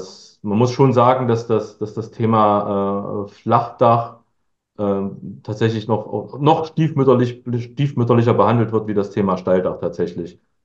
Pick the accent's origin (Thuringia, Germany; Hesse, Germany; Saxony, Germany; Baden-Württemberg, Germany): Thuringia, Germany; Ich komme aus Thüringen